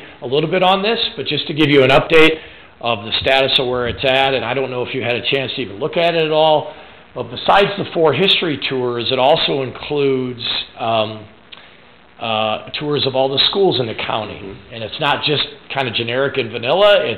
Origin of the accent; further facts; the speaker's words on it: Waseca, Minnesota, United States; I teach at Waseca. I grew up in Waseca. I've been back since 1991.